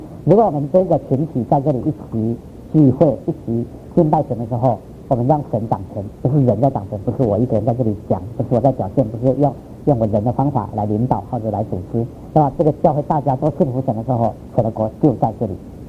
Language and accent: Chinese; Taiwan; now in United States; 我自己是在台湾生长的，那在我在美国有很多年了，已经十几年、十七年了。